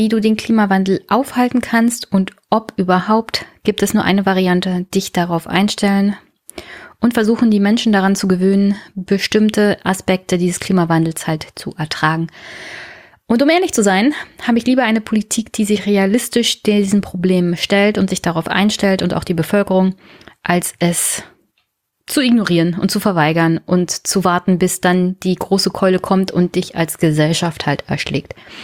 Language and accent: German; Brandenburg, Germany; als Brandenburgerin